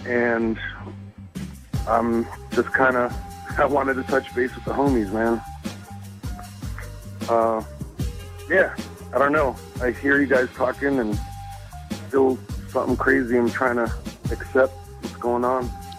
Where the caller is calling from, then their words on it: Wellington, New Zealand; I'm calling from Wellington, New Zealand.